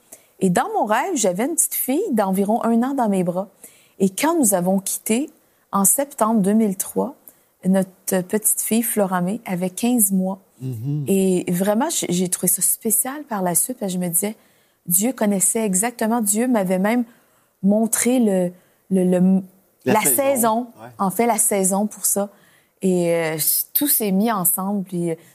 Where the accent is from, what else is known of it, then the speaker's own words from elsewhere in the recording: Alberta, Canada; On retournait chez nous en Alberta.